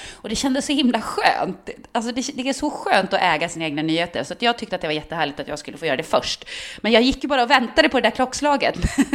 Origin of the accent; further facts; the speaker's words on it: Norrland, Sweden; Men jag vet inte om det är för att jag är från Norrland.